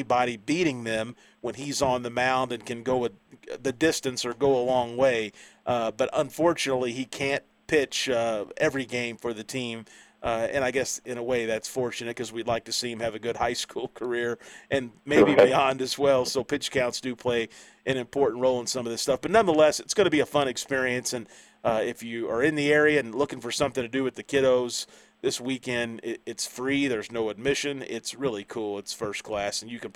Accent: New Albany, Indiana, United States; I get to brag on my hometown here for just a second, which if people know me, you know I love New Albany and where I'm from.

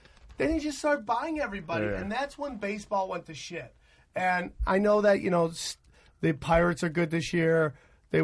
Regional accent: Syracuse, New York, United States; I grew up in Syracuse area, and I wasn't a Cuse fan.

